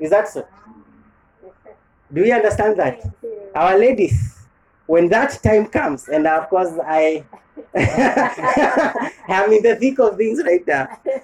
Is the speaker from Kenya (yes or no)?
yes; Kikuyu, Kiambu County, Kenya; born there; I said, well, I was born in Kikuyu, but I'm not a Kikuyu. I don't subscribe to what they believe in.